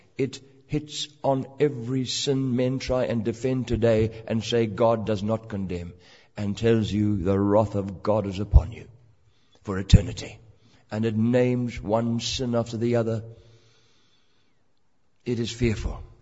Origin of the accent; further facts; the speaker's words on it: England, United Kingdom; I wish I could have a series of meetings just on why we should stick to the King James as English people.